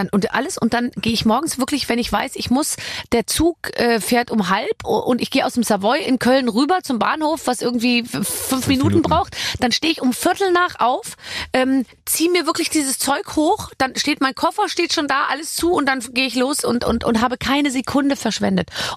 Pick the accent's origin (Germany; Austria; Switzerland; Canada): Austria; Tyrol; Bei uns in Tirol.